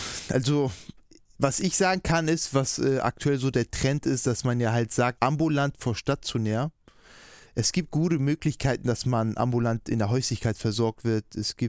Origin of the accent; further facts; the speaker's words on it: Hamburg, Germany; born there; Also die wissen, dass ich dann hier in Hamburg geboren bin.